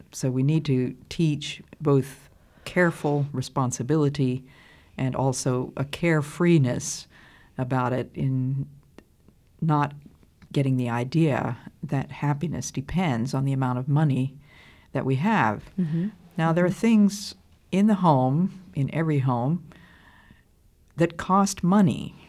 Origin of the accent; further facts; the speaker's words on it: United States; I grew up in the Depression, the Great Depression in the United States